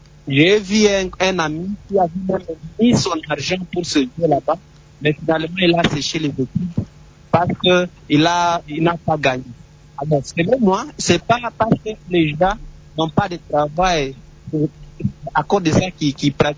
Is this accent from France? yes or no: no; DR Congo; chez nous, en RDC